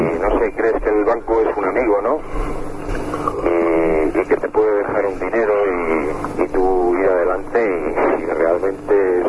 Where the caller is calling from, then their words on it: Valladolid, Castile and León, Spain; llamo de Valladolid.